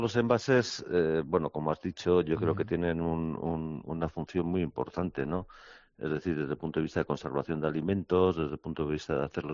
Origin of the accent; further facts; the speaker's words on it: Tolosa, Basque Country, Spain; born there; en mi pueblo de nacimiento, en Tolosa